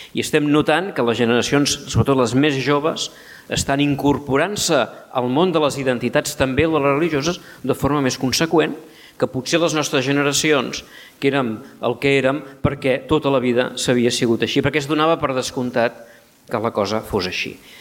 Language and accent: Catalan; Mataró, Catalonia, Spain; Jo soc de Mataró, tinc aquesta desgràcia, però tinc l'avantatge de viure en una comarca tan, tan interessant i tan estimada com el Maresme, no?